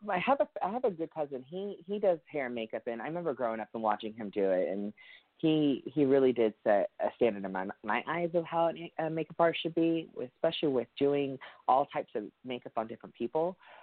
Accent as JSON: {"language": "English", "region": "Kansas", "country": "United States", "lives_now": "Dallas, United States", "said": "I'm originally from Kansas, but I am now residing in Dallas, Texas"}